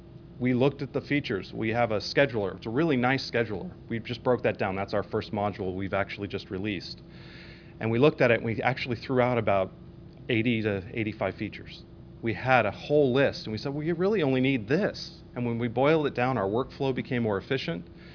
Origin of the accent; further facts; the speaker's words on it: California, United States; moved away as an adult; now in Colorado, United States; I came from San Mateo County, California, moved to Colorado, and the population size dropped dramatically